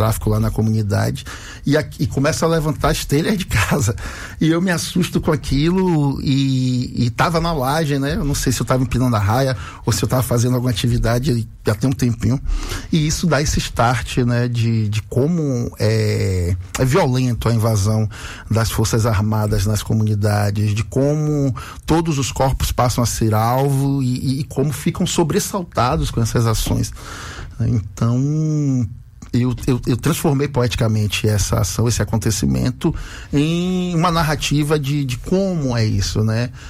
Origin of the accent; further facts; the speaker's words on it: Salvador, Bahia, Brazil; Eu sou da Boca do Rio, propriamente dito ali do Barreiro, né? Subindo pelo Marbaque, setor 2.